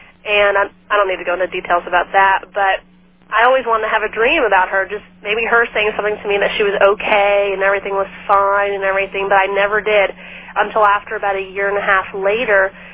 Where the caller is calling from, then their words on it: Las Vegas, Nevada, United States; Hello to your guests. I'm calling from Las Vegas, Nevada.